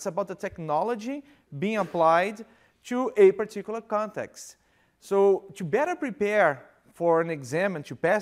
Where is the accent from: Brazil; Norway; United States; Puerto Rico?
Brazil; Rio de Janeiro; accent: Brazilian Portuguese from Rio de Janeiro; first language Portuguese; English is a second language; a little words about me. I'm from Brazil, so this accent is not a Spanish accent, it's Brazilian Portuguese from Rio de Janeiro accent.